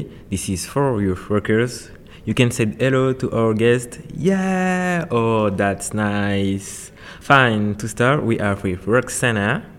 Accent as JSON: {"language": "English", "country": "France", "said": "I'm from France. I'm a volunteer in checking organization in Portugal actually."}